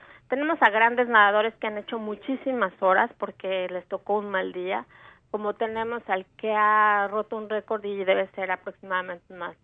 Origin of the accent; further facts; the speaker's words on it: Mexico; somos 4 mujeres mexicanas, ¿no es cierto?